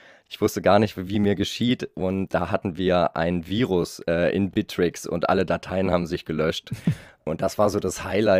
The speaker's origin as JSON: {"language": "German", "town": "Cologne", "region": "North Rhine-Westphalia", "country": "Germany", "said": "ich komme aus Köln. Ich habe mich dann vor ja, mittlerweile ein paar Jahren entschieden, nach Aachen zu gehen fürs Studium"}